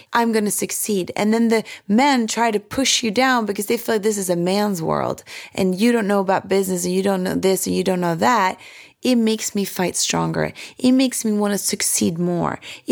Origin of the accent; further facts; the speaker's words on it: Sweden; My childhood growing up in Sweden made me feel safe.